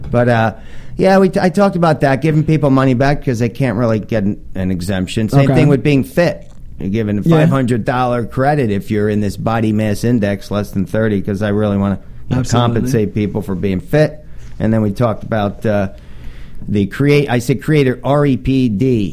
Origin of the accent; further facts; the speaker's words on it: New Jersey, United States; He's hanging out in New Jersey, my hometown.